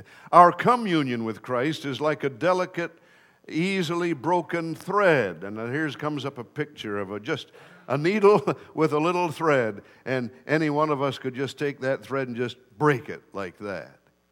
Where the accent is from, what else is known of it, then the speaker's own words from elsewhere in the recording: Michigan, United States; It's called the Big Mac Bridge in Michigan. I grew up in Michigan